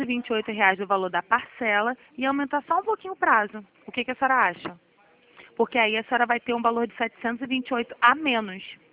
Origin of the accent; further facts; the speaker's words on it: Rio de Janeiro, Brazil; sou do Rio.